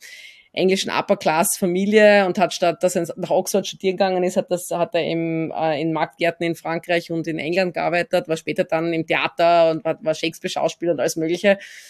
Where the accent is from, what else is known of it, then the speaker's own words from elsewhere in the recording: Austria; ich bin eben selber mit einem Garten aufgewachsen in Österreich